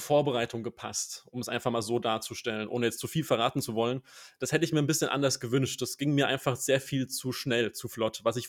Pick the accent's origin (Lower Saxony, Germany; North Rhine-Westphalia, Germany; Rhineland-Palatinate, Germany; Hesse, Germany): Hesse, Germany; Darmstadt; Aus Darmstadt.